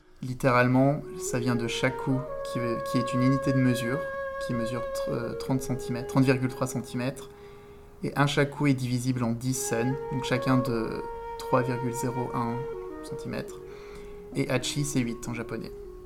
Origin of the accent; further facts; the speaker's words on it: Grenoble, Auvergne-Rhône-Alpes, France; now in Saint-Étienne, France; j'ai 24 ans, je joue du piano et de la flûte, et j'habite à Saint-Étienne, mais je viens de Grenoble.